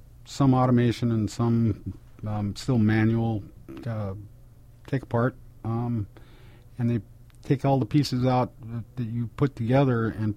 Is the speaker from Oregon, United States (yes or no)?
yes; Salem, Oregon, United States; also born or lived in Roseburg; I'm a homegrown Oregonian. I was born in Roseburg, grew up in Salem. I'm dyed blue Salemite.